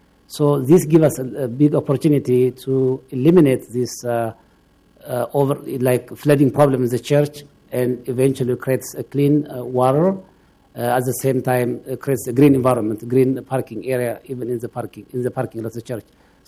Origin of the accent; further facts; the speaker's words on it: Ethiopia; I'm originally from Ethiopia, as you know.